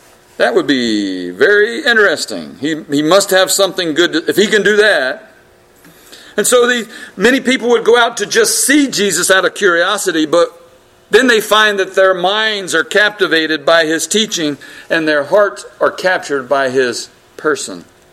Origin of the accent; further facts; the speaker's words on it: the South, United States; We're all from the South. You know what it means to pester someone.